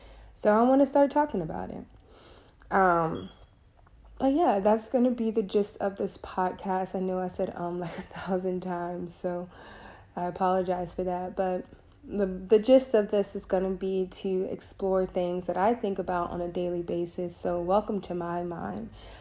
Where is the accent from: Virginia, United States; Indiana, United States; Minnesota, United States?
Virginia, United States; I am from Virginia.